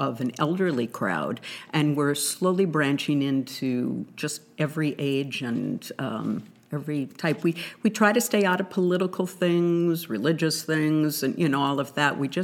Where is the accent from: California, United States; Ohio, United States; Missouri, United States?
California, United States; I'm from California, and I've been an actress, you know, regional actress and in California for many years.